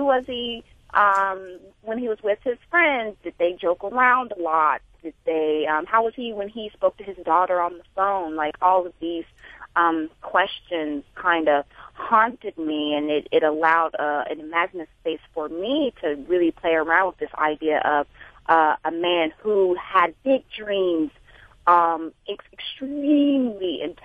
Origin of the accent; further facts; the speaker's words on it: Memphis, Tennessee, United States; The fact that I grew up in Memphis myself